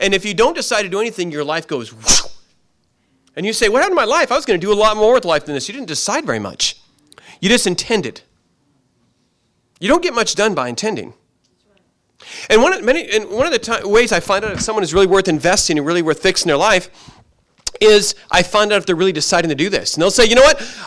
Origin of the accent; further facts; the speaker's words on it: Seattle, Washington, United States; I'm from Seattle.